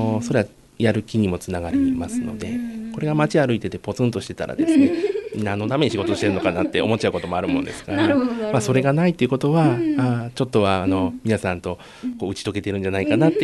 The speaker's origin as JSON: {"language": "Japanese", "town": "Ichinomiya", "region": "Aichi", "country": "Japan", "lives_now": "Nagoya, Japan", "said": "私は一宮市出身なんです。"}